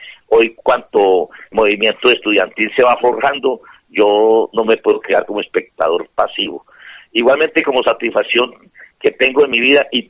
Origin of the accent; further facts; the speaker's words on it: Colombia; nací en Colombia, vivo en Colombia y moriré en Colombia.